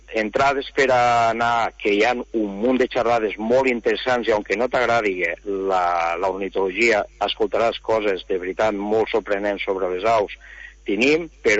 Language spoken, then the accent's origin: Catalan; L'Ampolla, Catalonia, Spain; que a més se fa des del meu poble, l'Ampolla.